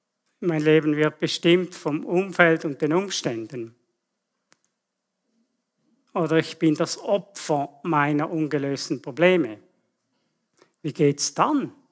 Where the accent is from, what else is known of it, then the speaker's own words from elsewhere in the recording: Switzerland; gerade für unsere Verhältnisse, versteht ihr, als Schweizer.